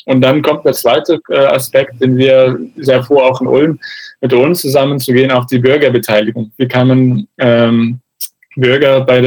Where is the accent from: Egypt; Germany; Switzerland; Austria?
Egypt; Cairo, Cairo Governorate; In meiner Heimatstadt in Kairo